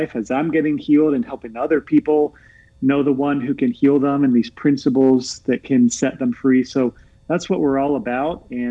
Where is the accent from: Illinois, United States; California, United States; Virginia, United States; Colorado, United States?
Virginia, United States; as in Virginia. I'm from Virginia.